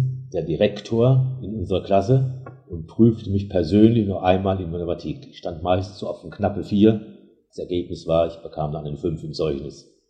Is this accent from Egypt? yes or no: no; Dresden, Saxony, Germany; born there; Ich bin 1942 in Dresden geboren.